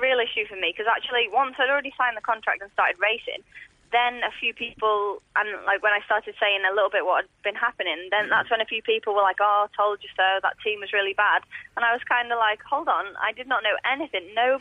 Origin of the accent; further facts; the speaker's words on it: United Kingdom; me coming up as a British cyclist